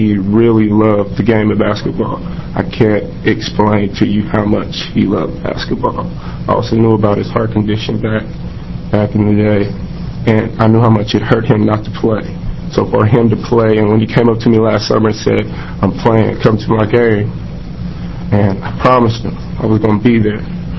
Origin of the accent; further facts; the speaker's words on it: Portland, Oregon, United States; I'm from Portland, Oregon.